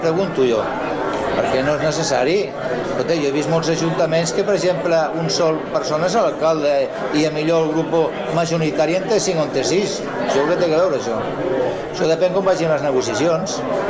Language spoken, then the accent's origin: Catalan; Sitges, Catalonia, Spain; que no som ni de dretes ni som d'esquerres, som de Sitges